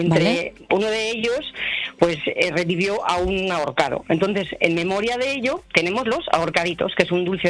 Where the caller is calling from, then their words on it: Santo Domingo de la Calzada, La Rioja, Spain; Os llamo de un pueblecito de Santo Domingo de la Calzada, en La Rioja.